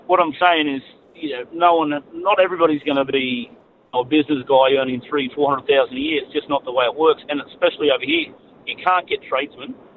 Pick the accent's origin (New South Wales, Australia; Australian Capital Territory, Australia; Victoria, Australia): New South Wales, Australia; Sydney; I'm from St Mary's, western suburbs in Sydney